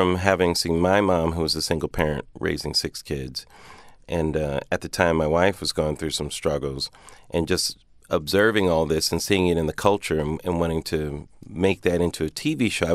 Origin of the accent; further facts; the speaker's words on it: Pomona, California, United States; I grew up in Pomona, California, suburb of Los Angeles, 30 miles east of Los Angeles.